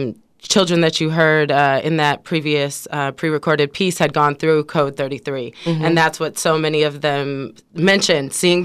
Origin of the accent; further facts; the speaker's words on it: Oakland, California, United States; I was mentioning to Maya how honored I feel to be in a room with two other Oakland natives.